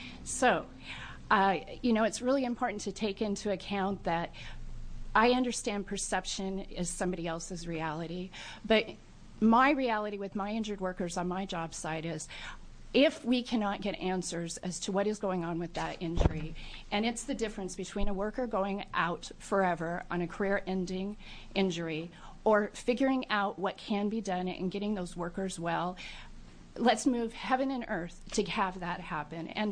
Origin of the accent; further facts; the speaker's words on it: Portland, Oregon, United States; I am from Southeast Portland, just to make a point there.